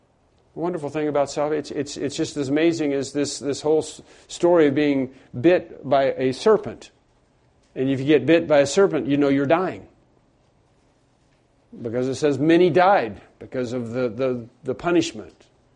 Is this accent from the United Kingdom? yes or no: no; Canada; born there; But I was not born in a Catholic hospital. I was born in Canada.